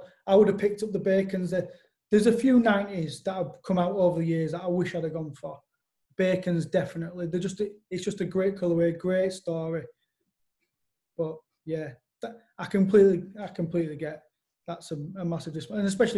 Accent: Yorkshire and the Humber, United Kingdom; And I'm from Yorkshire, man.

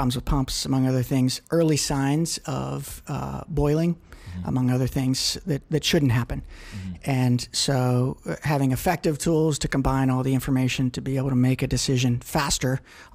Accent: Greensburg, Pennsylvania, United States; So I'm a farm boy from Western Pennsylvania.

